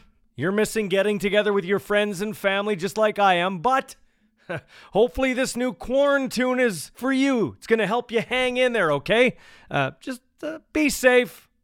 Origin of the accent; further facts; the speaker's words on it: Canada; But I am a Canadian